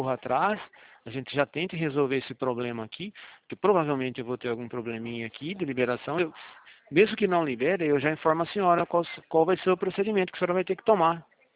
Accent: Araras, São Paulo, Brazil; eu sou de Araras mesmo

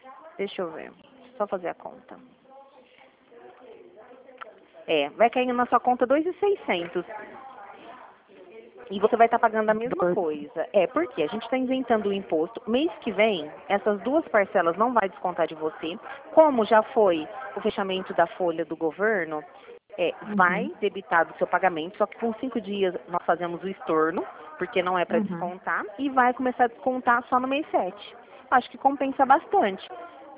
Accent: Ribeirão Preto, São Paulo, Brazil; Não, eu sou de Ribeirão Preto. Eu falo da Central.

